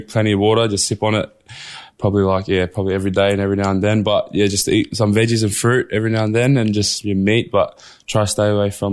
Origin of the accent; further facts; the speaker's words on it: Badu Island, Queensland, Australia; also born or lived in Vava'u, Tonga; Oh, so I'm Torres Strait Islander and Tongan background. I come from Ti in a small island called Badu up in Torres Straits. And on my dad's side, Tongan, I come from Vavau in a small island in Tonga.